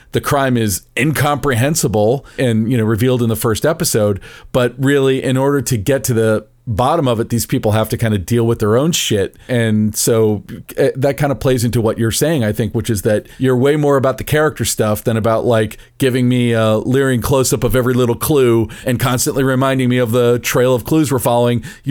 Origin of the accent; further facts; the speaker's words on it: Florida, United States; I'm from Florida. Cold cuts right through me.